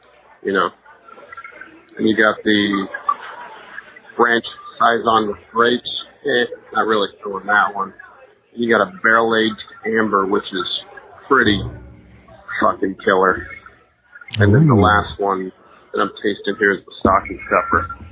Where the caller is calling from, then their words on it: Maui, Hawaii, United States; Hey, I'm calling you from Maui.